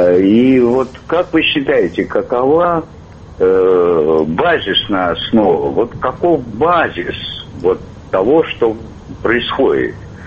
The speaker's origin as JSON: {"language": "Russian", "region": "Moscow", "country": "Russia", "said": "хотя я не из Дагестана, я из Москвы."}